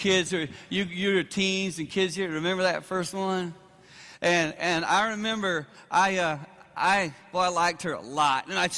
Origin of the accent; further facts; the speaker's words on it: South Carolina, United States; I grew up in South Carolina.